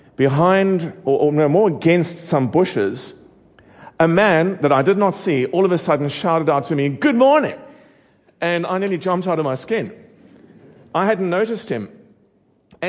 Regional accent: Cape Town, Western Cape, South Africa; We're from Cape Town, the bottom city of the country.

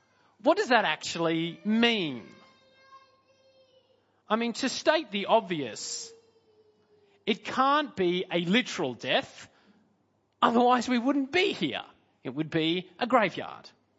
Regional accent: Australia; I'm an Aussie and they are our representative.

